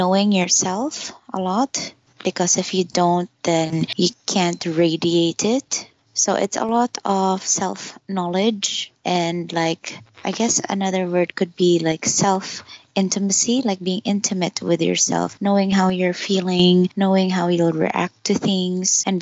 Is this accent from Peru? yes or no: no; Philippines; full Chinese and my mom is full Filipina, so I'm half, 50%, but then I grew up here in the Philippines.